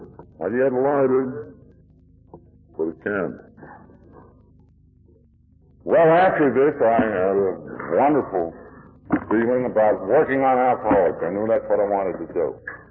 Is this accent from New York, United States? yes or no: yes; New York, United States; I said, I'm a drunk from New York. I'm looking for a drunk to work on.